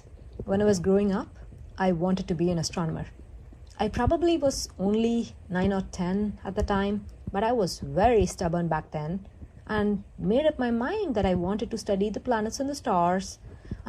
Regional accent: India; growing up in India, there were many opportunities to pursue astronomy in college

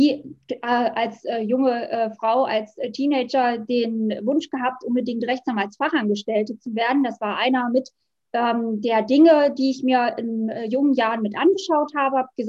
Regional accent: Wittenberg, Saxony-Anhalt, Germany; Ich komme aus der schönen Lutherstadt Wittenberg, wohne und arbeite hier in der Reformationsstadt. Ich bin aus Leidenschaft Rechtsanwaltsfachangestellte, lebe mit meinem Mann und mit meinem kleinen Hund relativ zentrumsnah

